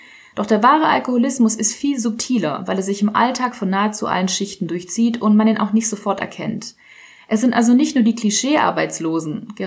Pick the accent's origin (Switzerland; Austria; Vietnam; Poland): Poland; born there; German is a second language; weil ich gebürtig aus Polen bin